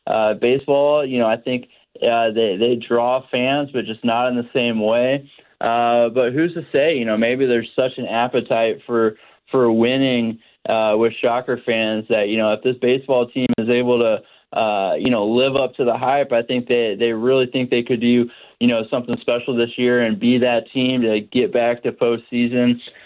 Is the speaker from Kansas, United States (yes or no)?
yes; Wichita, Kansas, United States; Oh, man, I just, you know, I grew up in Wichita.